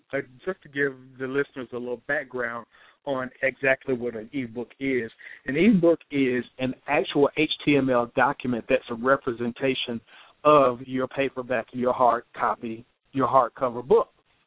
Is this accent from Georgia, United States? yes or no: yes; Atlanta, Georgia, United States; also born or lived in Charlotte; I'm an Atlanta native, originally from Charlotte, but I grew up in Atlanta.